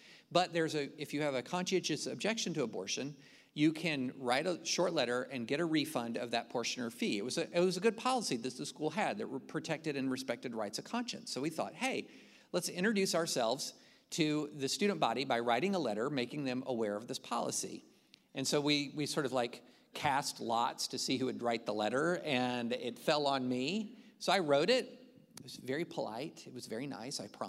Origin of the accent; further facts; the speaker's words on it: Opelika, Alabama, United States; also born or lived in Kentucky / Tennessee; I was a son of the South. I was born in Opelika, Alabama.